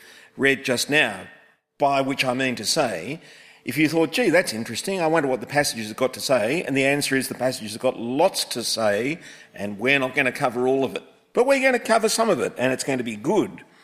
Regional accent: Gladesville, New South Wales, Australia; I'm from Gladesville, 18 minutes that way on a Sunday.

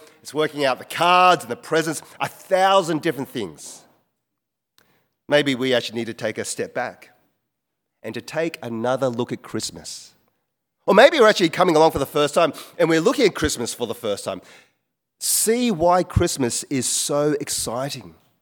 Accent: Wagga Wagga, New South Wales, Australia; I grew up in Wagga Wagga

